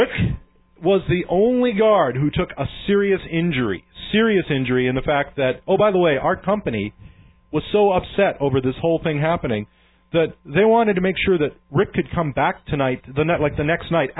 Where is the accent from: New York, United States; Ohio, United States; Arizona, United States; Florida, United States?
New York, United States; I have been beaten up every week when I was growing up in New York.